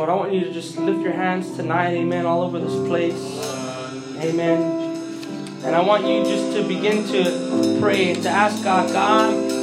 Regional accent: California, United States; Born and raised in California.

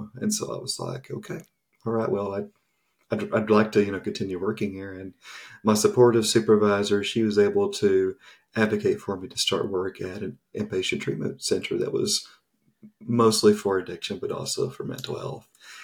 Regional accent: Tennessee, United States; now in Canada; Yeah, like, I'm from Tennessee

